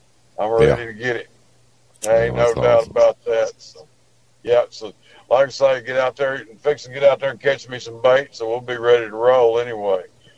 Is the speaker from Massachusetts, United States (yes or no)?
no; Texas, United States; I grew up crappie fishing on Livingston